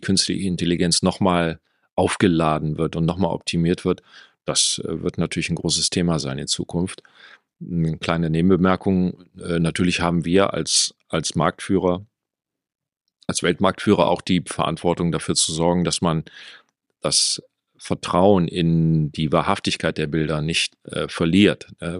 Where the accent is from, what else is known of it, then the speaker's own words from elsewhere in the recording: Rhineland, Germany; Ich komme hier aus dem Rheinland und hatte mich nach dem Studium beworben bei verschiedenen Unternehmen.